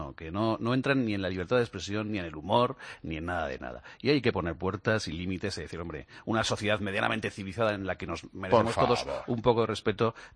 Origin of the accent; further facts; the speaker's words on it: Huesca, Aragon, Spain; yo soy de Huesca y ahí decimos, bueno, en muchos sitios, donde no hay mata, no hay patata